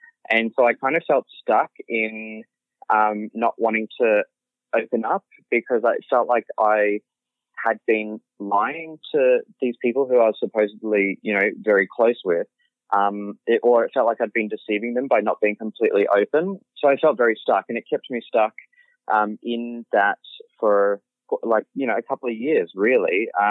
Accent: Brisbane, Queensland, Australia; I mean, I grew up in Brisbane

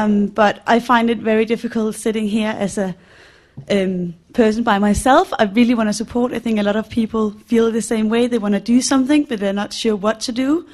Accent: Denmark; I'm from Helle's home country, Denmark.

